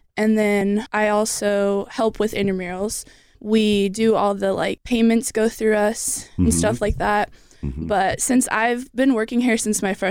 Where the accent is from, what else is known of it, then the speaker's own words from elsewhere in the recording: Dos Palos, California, United States; I'm from Dos Palos, California. It's like a really small town.